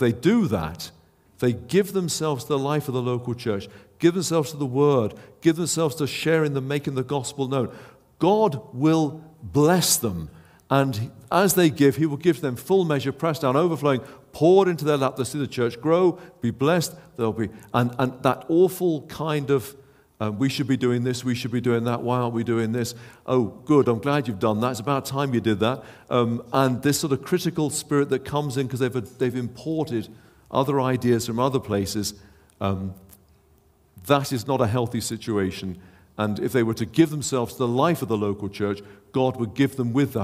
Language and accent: English; England, United Kingdom; Forgive me if I speak out of turn here, and I'm English